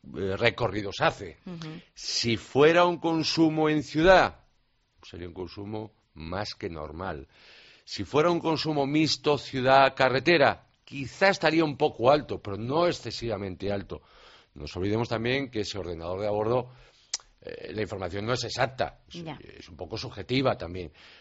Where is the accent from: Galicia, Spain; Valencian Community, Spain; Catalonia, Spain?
Galicia, Spain; Vigo; born there; no es lo mismo aquel ciudadano que vive en mi ciudad natal, como es Vigo, que está lleno de cuestas